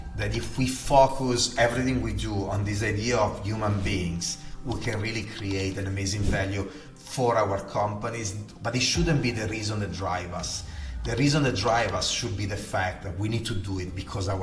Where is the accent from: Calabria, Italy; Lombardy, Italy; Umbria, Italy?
Lombardy, Italy; Gallarate; born there; accent: Italian; English is a second language; Well, I am Italian, as you can hear from my heavy accent, and I was born 47 years ago in a town called Gallarate in the north of Italy, close to Milan, from a beautiful, humble family